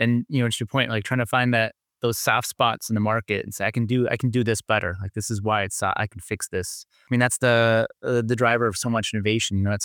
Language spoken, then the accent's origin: English; Midwest, United States; I'm from the Midwest, you know, we're big farm, farming state.